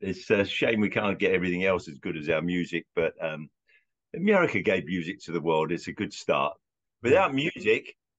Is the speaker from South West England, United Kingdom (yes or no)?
no; London, United Kingdom; from this kid growing up in Southwest London and Central London